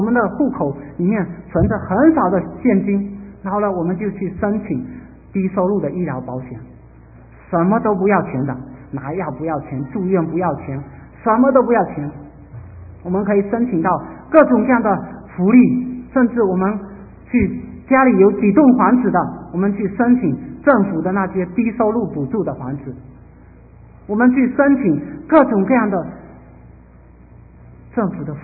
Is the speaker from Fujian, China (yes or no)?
yes; Fuzhou, Fujian, China; 大部分我们福州人的一种现象，包括我自己曾经也做过